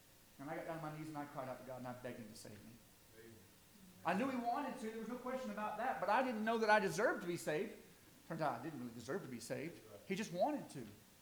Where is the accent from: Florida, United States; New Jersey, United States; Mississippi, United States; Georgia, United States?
Georgia, United States; the short version of my story is that I was born and raised in Southwest Georgia. Now, I've been told I speak pretty fast for somebody from Georgia.